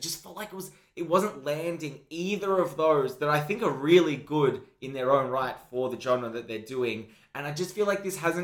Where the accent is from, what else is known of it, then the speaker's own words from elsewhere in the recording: Australia; It's like I can see that as an Australian go, well, this could have been an Australian plot.